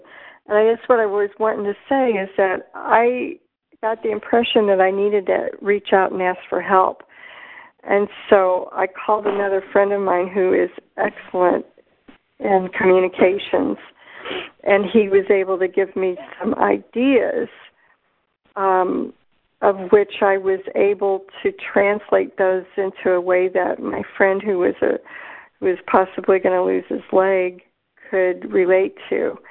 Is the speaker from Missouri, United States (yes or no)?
yes; St. Louis, Missouri, United States; I'm from St. Louis, but I'm actually in Florida right now.